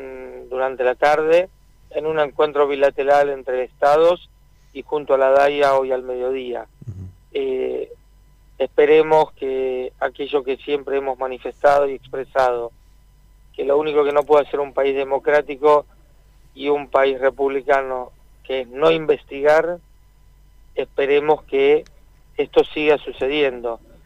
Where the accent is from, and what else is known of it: Argentina